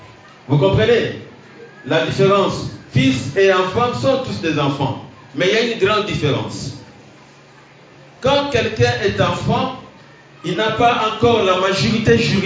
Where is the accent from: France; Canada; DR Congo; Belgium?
DR Congo; Mais un fils, chez nous, en République démocratique du Congo, la majorité juridique commence à 18 ans